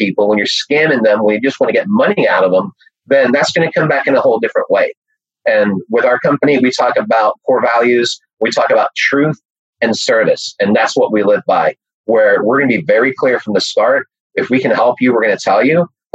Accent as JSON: {"language": "English", "region": "England", "country": "United Kingdom", "said": "I mean, I'm English"}